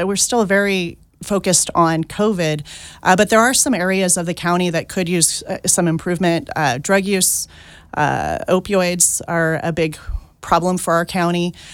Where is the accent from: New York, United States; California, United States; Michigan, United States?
California, United States; Sutter; as a volunteer firefighter in my hometown of Sutter, California.